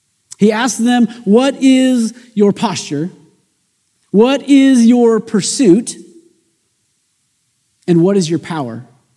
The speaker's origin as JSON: {"language": "English", "town": "Kansas City", "region": "Missouri", "country": "United States", "tie": "born or raised there", "said": "That's where I'm born and raised, and my wife is born and raised on the Kansas side. I'm on the Missouri side"}